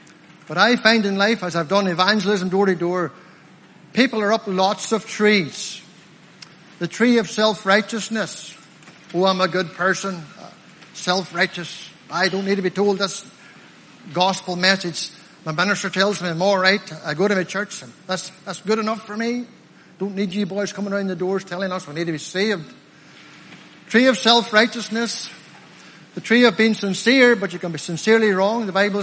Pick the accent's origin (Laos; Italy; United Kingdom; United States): United Kingdom; Limavady, Northern Ireland; I'm from Limavady District, by the way. 3 miles. I'm a country lad, by the way. You know by my accent, I'm not from around here.